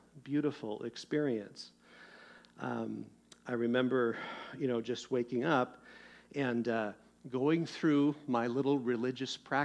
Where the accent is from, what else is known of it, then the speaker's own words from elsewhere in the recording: Seattle, Washington, United States; Yes, I'm from Seattle, kind of a coffee snob, okay?